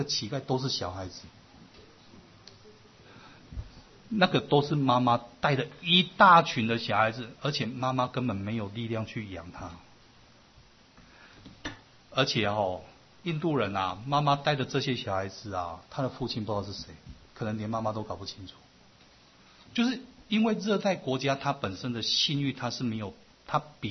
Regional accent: China; 有时候比我们中国人然后真的是还容易啊

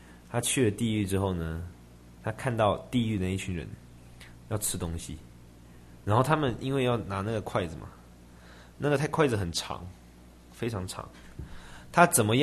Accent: Taiwan; 不管你是政府也好啊，中国大陆也好，我们台湾人也好，都是这样，为了利益。

